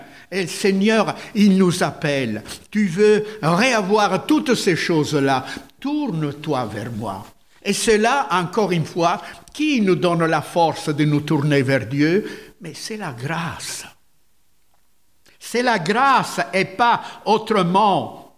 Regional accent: Italy; French is a second language; Chez nous en Italie, on dit « dietro front »

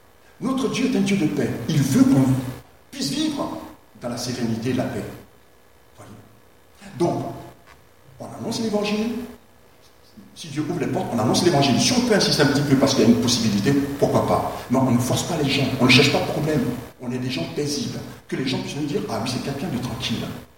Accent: Metz, Grand Est, France; moved away; je viens de Metz, hein, donc j'avais quitté ma région depuis longtemps

